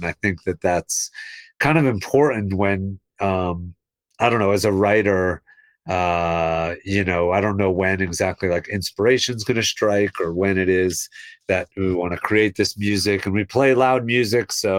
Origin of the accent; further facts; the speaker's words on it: Virginia, United States; growing up in Virginia where I grew up, and like, you know, putting on … in your car and blasting it while you're driving it around